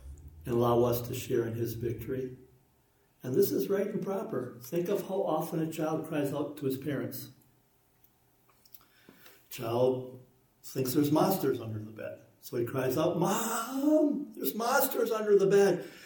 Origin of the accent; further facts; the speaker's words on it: United Kingdom; I'm British. I was raised with decorum and all that.